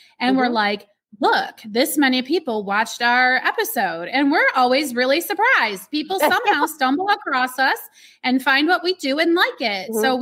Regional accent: Sterling Heights, Michigan, United States; also born or lived in Flint; now in Florida, United States; that is where I was from before I moved to Florida. Now, I am originally from Sterling Heights, Michigan.

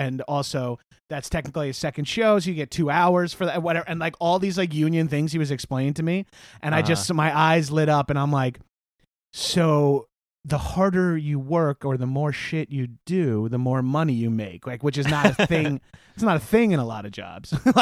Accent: Long Island, New York, United States; I'm from Long Island, which is like just outside of New York City.

